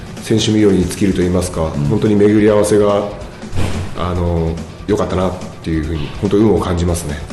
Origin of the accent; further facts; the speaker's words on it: Nagaoka, Niigata, Japan; そうですね、やはりちっちゃい頃から長岡で育って